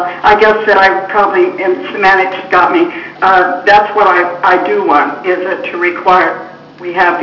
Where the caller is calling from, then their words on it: Fossil, Oregon, United States; I'm calling you from Fossil in downtown beautiful Wheeler County, Oregon.